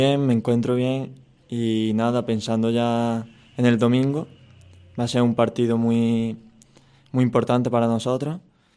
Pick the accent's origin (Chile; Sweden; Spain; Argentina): Spain; Lucena, Andalusia; Está claro que al ser mi pueblo hay más motivación, pero bueno, pensando en la victoria. Y respecto a mi historia, como bien has dicho, me crié aquí en la cantera de Lucena